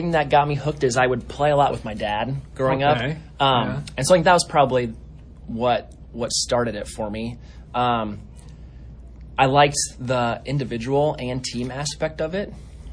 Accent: Pella, Iowa, United States; So I grew up in Pella, and so I played tennis in high school

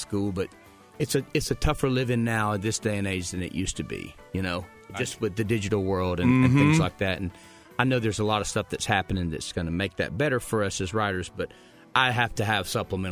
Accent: Alabama, United States; even growing up in Alabama

